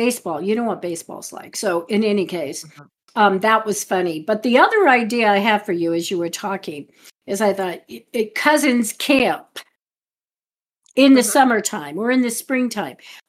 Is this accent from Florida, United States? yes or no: no; Denver, Colorado, United States; And I think because we're from Denver, it just feels really good to be sitting there and watching and they get rained out sometimes